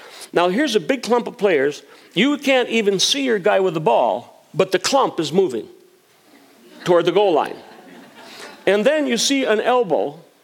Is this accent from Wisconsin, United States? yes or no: yes; Green Bay, Wisconsin, United States; And the town I grew up in Wisconsin is Green Bay. And Green Bay, of course, is an incredible, as you can imagine, football town.